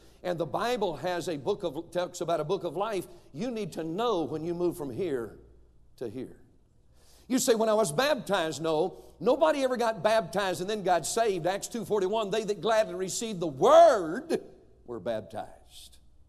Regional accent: North Carolina, United States; I'm from North Carolina. We would say they were as crooked as a dog's hind leg.

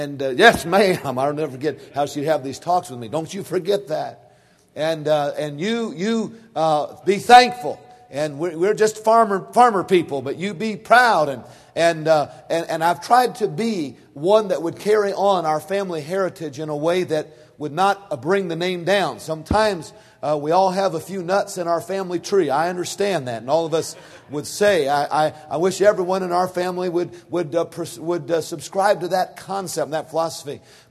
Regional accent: United States; born there; all places, to be born in the United States of America. And I'm so glad and thankful tonight that I am an American.

